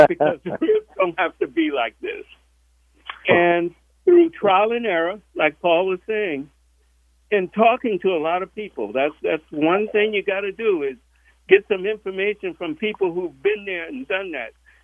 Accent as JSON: {"language": "English", "town": "Brooklyn", "region": "New York", "country": "United States", "tie": "born or raised there", "said": "So growing up in Brooklyn, my father would get together with some church members, and they would barbecue and sell the barbecue dinners."}